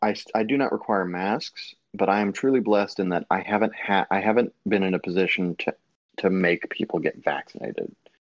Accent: Atlanta, Georgia, United States; I'm from North Atlanta, so I'm in Georgia. Georgia is a southeastern state.

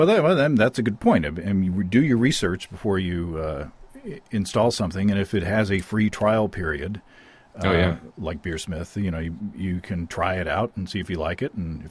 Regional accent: United States; now in Canada; being an American living in Canada

